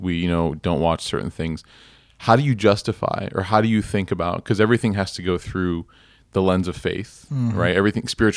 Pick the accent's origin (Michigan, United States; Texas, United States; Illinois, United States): Illinois, United States; Chicago; So I was, you know, I grew up in Chicago